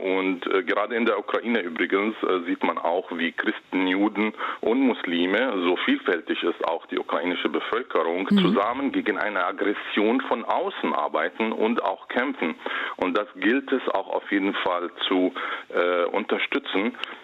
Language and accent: German; Germany; worauf ich persönlich als Deutscher stolz bin, muss ich sagen